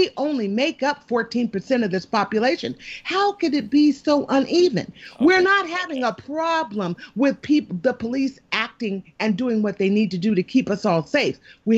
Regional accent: Oakland, California, United States; who's from Oakland? I'm from Oakland.

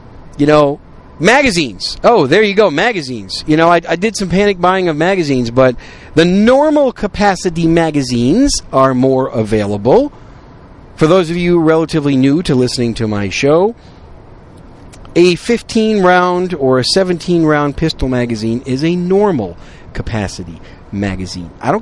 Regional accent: Wisconsin, United States; also born or lived in New York City; I was born in New York City, raised very modestly in Wisconsin, grew up most of my life in a modest household in Wisconsin

